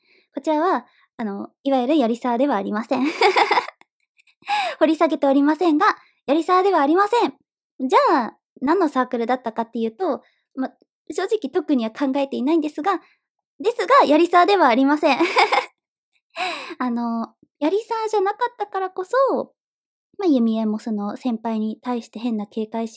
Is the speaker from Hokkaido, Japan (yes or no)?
yes; Hokkaido, Japan; moved away; 私、北の大地出身なんですけれども